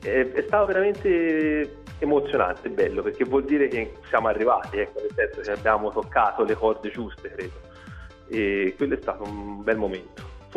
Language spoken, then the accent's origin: Italian; Siena, Tuscany, Italy; personalmente da senese ti dico che sono stato veramente onorato